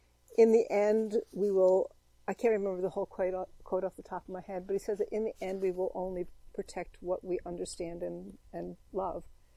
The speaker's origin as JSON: {"language": "English", "town": "Claverack", "region": "New York", "country": "United States", "tie": "born or raised there", "said": "Oh, no, when I was a kid growing up in Claverick in the Hudson Valley."}